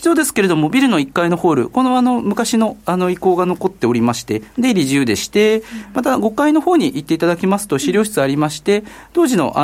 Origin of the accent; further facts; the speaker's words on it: Chiba, Japan; now in Osaka, Japan; まあ私生粋の千葉県人ということでもございますので、初めての関西の生活楽しんでるところです。